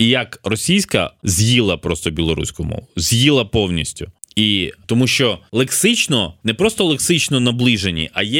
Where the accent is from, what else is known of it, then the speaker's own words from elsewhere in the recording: Kyiv, Ukraine; born there; я народився в Києві, мої батьки, ну, у всякому разі, і зараз часом, ну, будемо говорити відверто, між собою говорить російською. Я закінчував школу з російською мовою викладань.